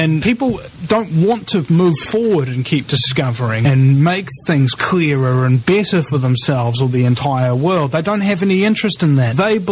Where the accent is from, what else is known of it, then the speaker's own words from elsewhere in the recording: New Zealand; Yes, I know I'm a New Zealander